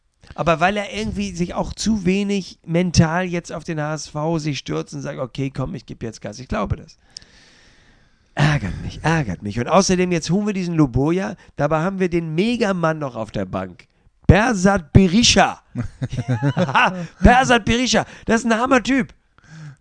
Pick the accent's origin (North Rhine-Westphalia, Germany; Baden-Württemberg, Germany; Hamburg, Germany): Hamburg, Germany; Kann ich auch als Hamburger nachvollziehen.